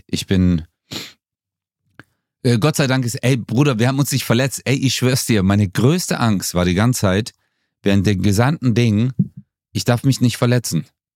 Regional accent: Stuttgart, Baden-Württemberg, Germany; Also ich komme ja aus Stuttgart

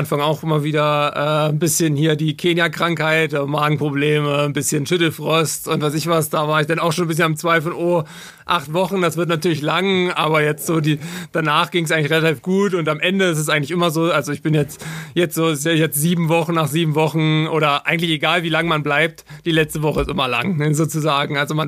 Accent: Saxony-Anhalt, Germany; So, also ich komme aus Sachsen-Anhalt, aus der Altmark ursprünglich und bin mit 15 Jahren auf die Sportschule gegangen nach Magdeburg

